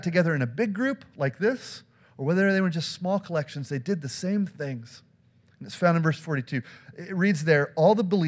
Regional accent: Denver, Colorado, United States; I mean, you guys are Pats fans, and I grew up in Denver, so I'm a Broncos fan.

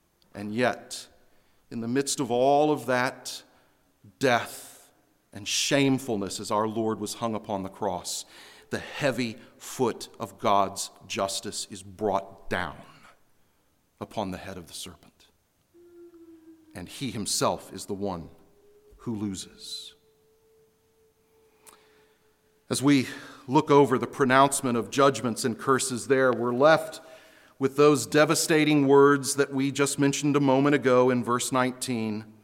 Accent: Houston, Texas, United States; I was raised in Houston, Texas. It's a hot, kind of a semi-tropical environment. We had a fig tree in our backyard.

